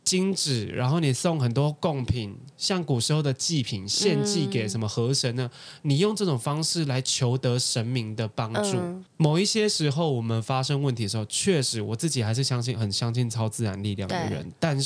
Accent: Tainan, Taiwan; 我是台南人，我小时候给爷爷奶奶带大，我们对于这种南部乡下吃香灰长大的人

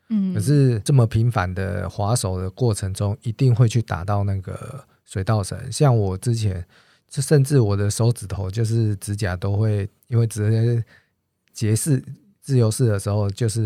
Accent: Tainan, Taiwan; 然后后来我是台南人，我的老师就建议我国中的时候就到台北念书，因为他说在南部这样的环境没有太多可资源

